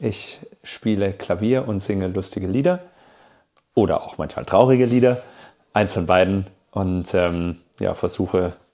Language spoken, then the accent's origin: German; Fulda, Hesse, Germany; Ich bin in Fulda aufgewachsen